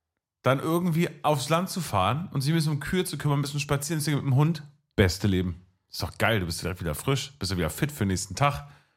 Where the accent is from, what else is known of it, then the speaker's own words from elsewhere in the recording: Berlin, Germany; ich als Berliner